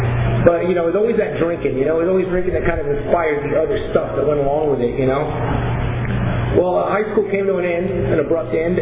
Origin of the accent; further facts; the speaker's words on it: Lompoc, California, United States; I grew up in this little town. I'm from Fresno, but I'm not from Fresno. I grew up in this little town called Lompoc, out on the coast.